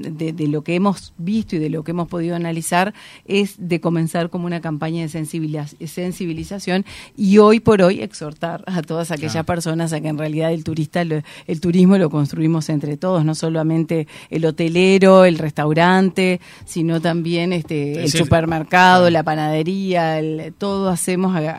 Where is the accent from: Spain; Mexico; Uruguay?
Uruguay; no nos hace bien a nosotros como uruguayos